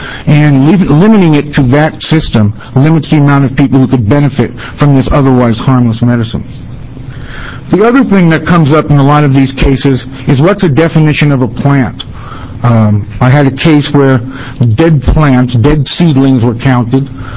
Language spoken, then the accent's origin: English; Eugene, Oregon, United States; I'm an attorney from Eugene, Oregon.